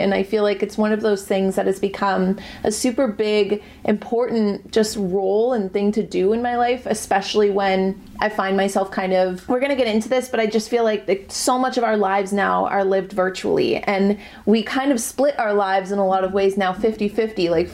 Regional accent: Canada; American adults, I'm Canadian, but it counts.

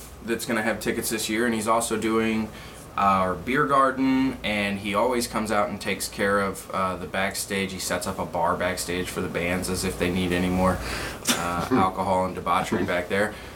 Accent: Winfield, United States; You know, I grew up in Winfield. Like, that's where I went to school. You know, I played football down there. Like, I know a lot of people down there.

